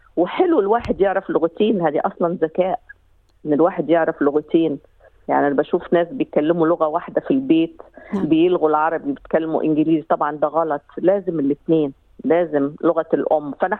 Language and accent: Arabic; Egypt; accent: mix of Egyptian and Levantine; also born or lived in Australia; now in Kuwait; معلش هتلاقي لهجتي مختلفة بين مصري وبين شامي، عشان أنا جوزي أردني لبناني، فأنا بقدرش أتكلم حتى بيور مصري، بحاول أستجمع الكلمات المصرية.